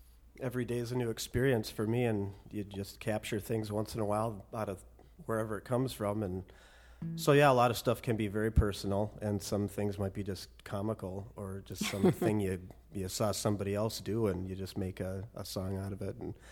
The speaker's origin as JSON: {"language": "English", "town": "St. Cloud", "region": "Minnesota", "country": "United States", "tie": "born or raised there", "said": "St. Cloud, Minnesota."}